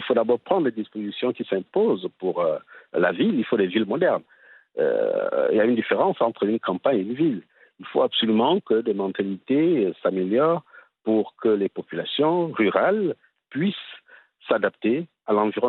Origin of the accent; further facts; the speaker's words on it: Gabon; comme je suis du Gabon